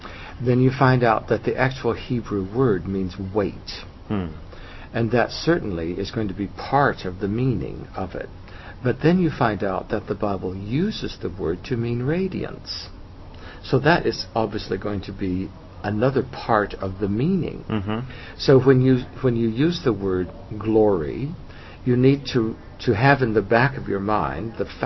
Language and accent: English; California, United States; moved away as an adult; also born or lived in Switzerland; Yes, I grew up in California. Mm-hmm. And while I lived there, I became a Zen Buddhist monk. And then in 1975, I came traveling in Europe.